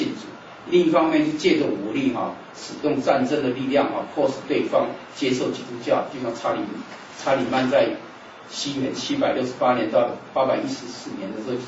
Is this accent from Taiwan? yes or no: yes; Taiwan; 回我们自己台湾生长的地方哦。我们从台湾来，应该要回台湾。